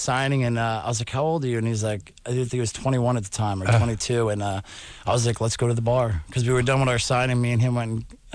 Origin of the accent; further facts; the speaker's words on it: New York, United States; I know Andy for 9 years now. I'm from New York, Andy Milanakis.